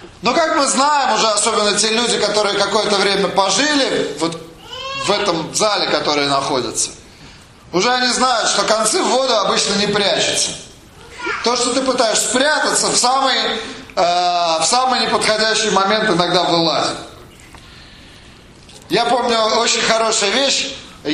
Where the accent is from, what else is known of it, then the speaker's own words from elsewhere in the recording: Minsk, Belarus; У меня был сосед в городе Минске, откуда я родом.